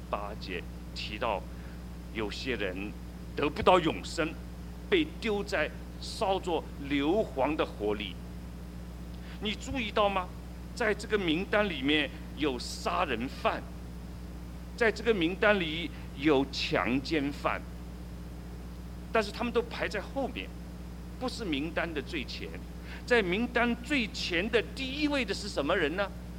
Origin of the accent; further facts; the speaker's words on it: China; 我们中国人过新年是最快乐的时候